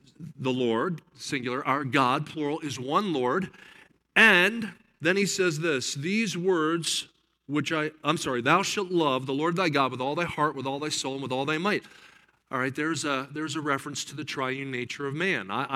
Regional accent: Delaware Valley, United States; Okay, so I grew up in the Delaware Valley.

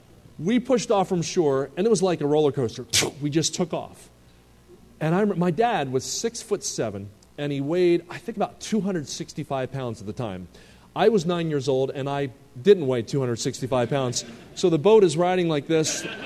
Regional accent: New Jersey, United States; I grew up in New Jersey, and I lived about 20 minutes from Philadelphia. My dad was a general contractor, and I remember he was the adventurous type.

